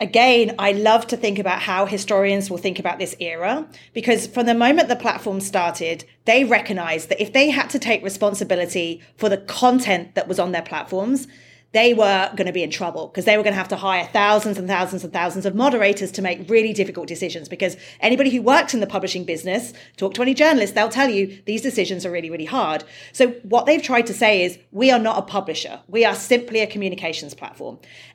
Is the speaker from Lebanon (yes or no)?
no; United Kingdom; I'm British, in their pubs